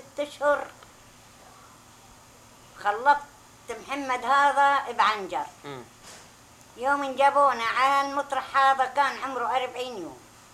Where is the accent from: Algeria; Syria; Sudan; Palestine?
Palestine; moved away; من جينا من فلسطين لليوم كنا فلسطين مسعدين بطرشنا وبأرضنا وبسعادتنا ومبسوطين